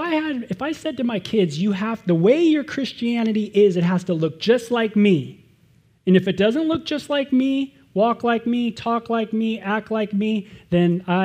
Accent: Los Angeles, California, United States; watching everything I saw growing up near Sunset Boulevard.

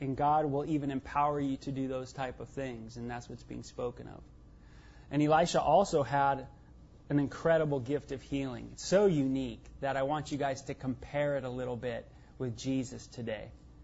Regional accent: North Hollywood, California, United States; also born or lived in Encino; I was born in Encino. I was born in from North Hollywood. My parents lived on Sunset Boulevard

